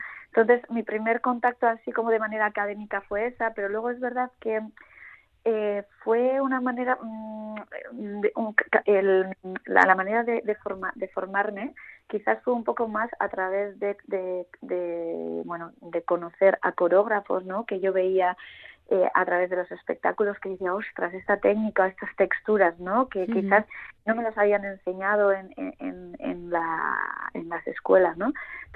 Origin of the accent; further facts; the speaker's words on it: Guernica, Basque Country, Spain; born there; yo nací en Guernica, imagínate, o sea, un pueblito pequeño.